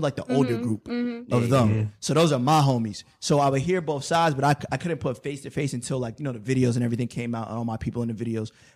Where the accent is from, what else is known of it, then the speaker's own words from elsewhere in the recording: Brooklyn, New York, United States; like if you're from New York and I'm from Brooklyn, we all know those people that never left Brooklyn.